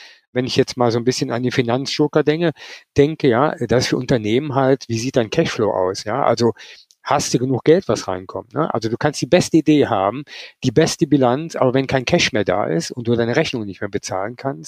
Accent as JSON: {"language": "German", "town": "Cologne", "region": "North Rhine-Westphalia", "country": "Germany", "said": "ich komme zwar aus Köln"}